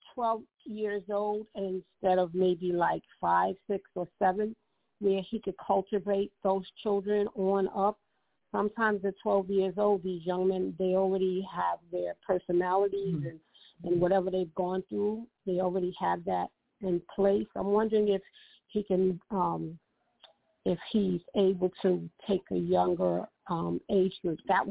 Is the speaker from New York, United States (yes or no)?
yes; New York City, New York, United States; I'm a realtor from New York City.